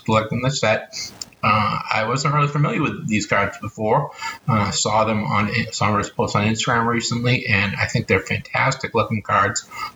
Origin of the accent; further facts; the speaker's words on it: Boston, Massachusetts, United States; accent: Bostonian; Excuse my Bostonian accent. Sometimes I drop the R's.